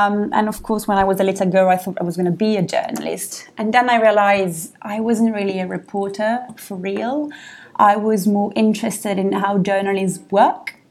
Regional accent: Italy; English is a second language; moved away as an adult; now in London, United Kingdom; I'm not British. No, I'm not. I'm Italian. And I've been in London for 3 years now.

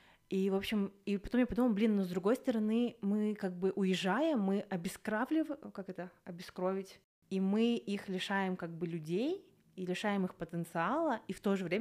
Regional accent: Almaty Region, Kazakhstan; now in Almaty, Kazakhstan; мой родной город, он находится в 20 километрах от Алматы, и, в принципе, переезд в Алматы — это был больше вопрос моего комфорта

